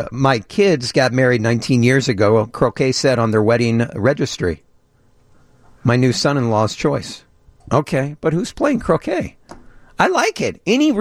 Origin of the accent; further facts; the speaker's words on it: Boston, Massachusetts, United States; 262, I'm from Boston, and duck pin and candle pin bowling are a big thing back there.